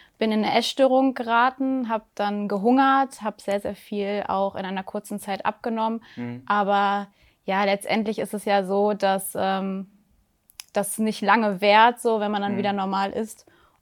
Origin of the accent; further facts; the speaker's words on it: Hanover, Lower Saxony, Germany; Ich bin 27 Jahre alt, ich komme aus Hannover